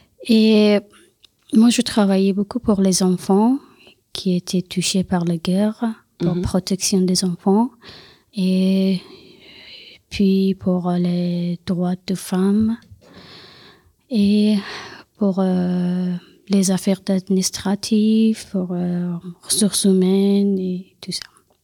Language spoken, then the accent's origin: French; Afghanistan; moved away as an adult; now in Reims, France; je viens d'Afghanistan